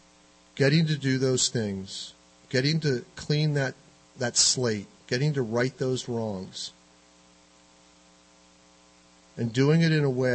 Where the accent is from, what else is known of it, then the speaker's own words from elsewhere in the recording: East Coast, United States; the poor boxes in the churches in my hometown on the East Coast